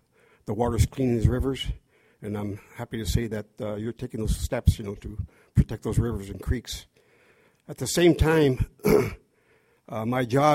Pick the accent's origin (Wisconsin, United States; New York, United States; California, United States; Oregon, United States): California, United States; Watsonville; And I grew up here in Watsonville 69 years now, and my ancestors walked these lands before Watsonville was even formed